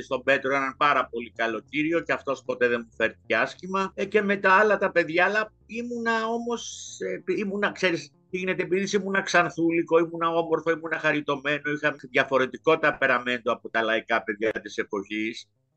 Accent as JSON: {"language": "Greek", "town": "Keratsini", "region": "Attica", "country": "Greece", "tie": "born or raised there", "said": "Γεννήθηκα στον Πειραιά, στο Κερατσίνι. Μέχρι 5 χρονών ζούσα στα Μανιάτικα του Πειραιά, μετά πήγαμε στο Κερατσίνι, στον Άγιο Αντώνη."}